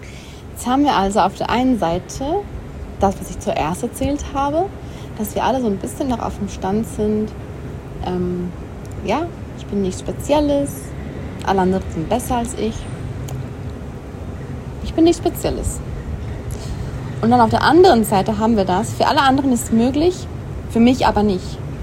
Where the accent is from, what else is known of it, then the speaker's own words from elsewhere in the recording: Switzerland; So viel, wie mein Heimatland einfach hat, die Schweiz.